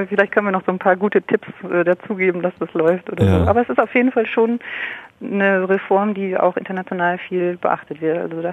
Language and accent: German; Germany; hier in Deutschland, bei uns in Deutschland ist das ja so, dass die Bachelorstudenten befürchten, dass sie nicht einen Master machen können.